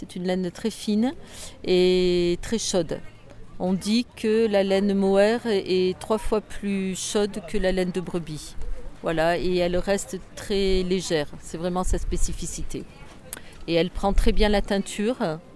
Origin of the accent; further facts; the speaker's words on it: Auvergne-Rhône-Alpes, France; Je suis du sud Ardèche, à côté de Vallon-Pont-d'Arc.